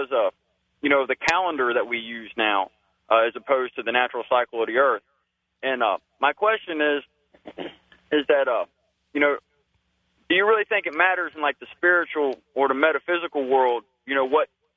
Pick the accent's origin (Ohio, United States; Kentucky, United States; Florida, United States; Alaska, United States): Ohio, United States; Cincinnati; I'm from Cincinnati, Ohio.